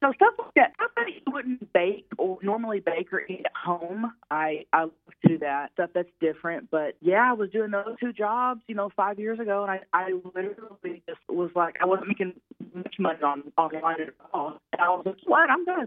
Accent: Oklahoma, United States; I grew up in Oklahoma, like in a small town. So, like, you know, the trashy side of … that'll always be there, you know?

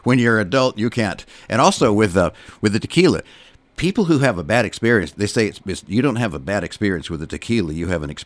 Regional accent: San Antonio, Texas, United States; Because I'm from San Antonio, so yeah.

